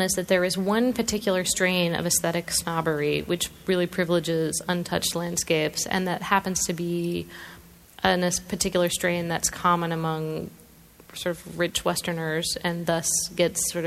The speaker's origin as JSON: {"language": "English", "town": "Seattle", "region": "Washington", "country": "United States", "tie": "born or raised there", "said": "Now, I grew up in Seattle, and I was brought up that way"}